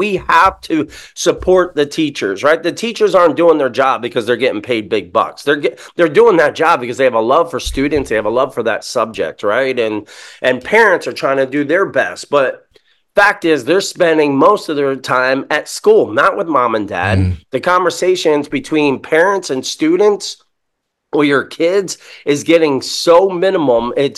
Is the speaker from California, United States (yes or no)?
no; Camden, New Jersey, United States; Listen, I grew up in Camden, New Jersey, and I'm here to tell you I lived and I made it through it.